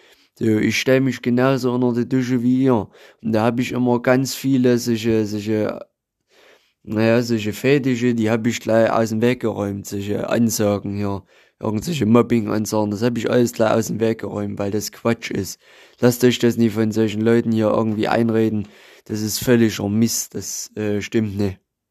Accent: Zittau, Saxony, Germany; dann habe ich natürlich hier in meiner Heimatstadt in Zittau geguckt

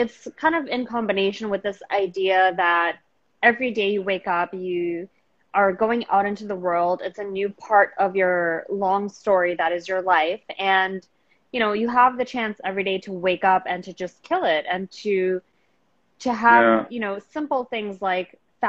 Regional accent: New York, United States; being a Muslim, being a New Yorker, having grown up during 9/11.

